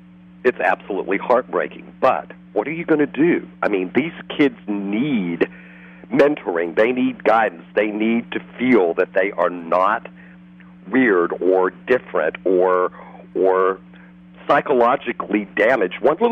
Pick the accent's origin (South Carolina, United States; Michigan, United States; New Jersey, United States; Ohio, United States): South Carolina, United States; also born or lived in New York; No, actually, I grew up pretty much in South Carolina and in upstate New York.